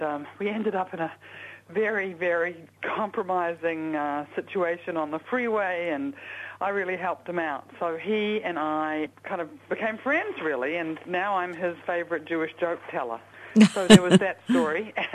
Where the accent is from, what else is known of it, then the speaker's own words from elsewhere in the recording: New Zealand; I grew up in New Zealand, yeah. I feel sort of pretty international, but I definitely feel rooted like here.